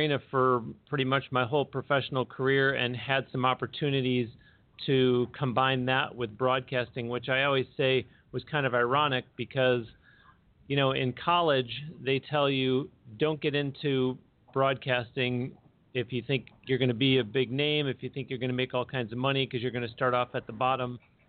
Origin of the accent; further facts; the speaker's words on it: Buffalo, New York, United States; Buffalo, New York.